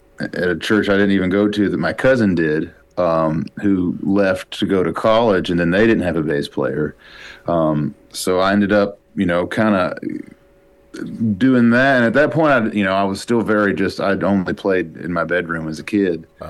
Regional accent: Kentucky, United States; Like my hometown, you know, is borders southeast West Virginia and is really close to the Ohio border, within, you know, a 30-minute drive

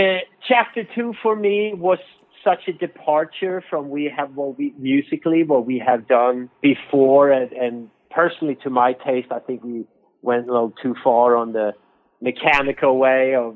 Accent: Sweden; English is a second language; now in United States; Yeah, born and raised in Sweden. Always had dreams about California.

